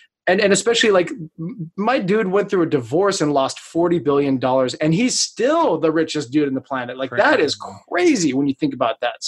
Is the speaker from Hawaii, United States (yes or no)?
yes; Hawaii, United States; I was born and raised in Hawaii. So to me, like soul food.